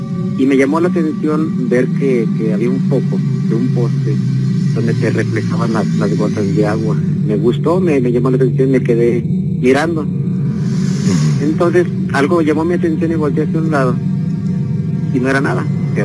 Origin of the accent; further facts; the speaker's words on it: León, Guanajuato, Mexico; Yo soy de aquí de León, Guanajuato. Ajá. Y soy de la colonia Bellavista.